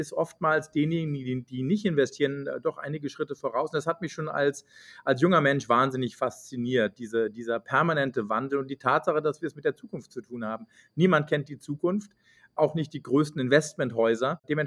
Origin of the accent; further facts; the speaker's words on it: Schlüchtern, Hesse, Germany; moved away; Also ich bin in der Gegend von Frankfurt aufgewachsen, in Schlüchtern, in Osthessen, und bin dann quasi von der Schule runter, bin nach Düsseldorf gezogen